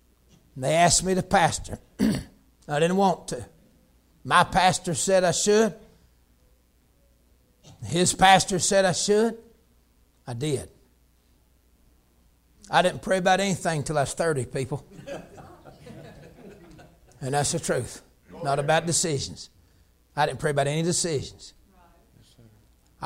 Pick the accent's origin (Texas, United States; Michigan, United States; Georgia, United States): Georgia, United States; I said, I'm from Georgia, and I wear a pinstripe suit